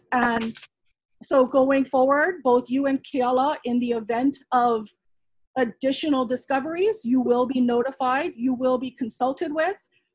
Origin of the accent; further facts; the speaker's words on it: Hawaii, United States; And personally, as a Hawaiian, I don't believe somebody should have to be formally recognized as a descendant to be consulted or engage on a project.